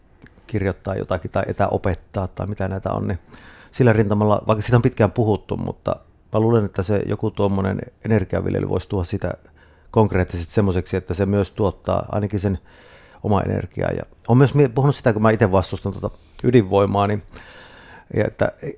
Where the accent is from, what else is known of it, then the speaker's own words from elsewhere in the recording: Martinniemi, North Ostrobothnia, Finland; also born or lived in Sweden / Kokkola; No 3-vuotias oli sitten. Että kyllä ja sitten kun mä asuttiin 2 vuotta Kokkolassa, mulla oli 5, kun muutettiin Martinniemeen